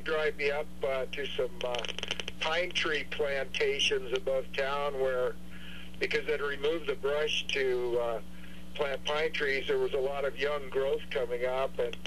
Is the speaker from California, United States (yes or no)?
yes; Chico, California, United States; not too far from my hometown of Chico, California.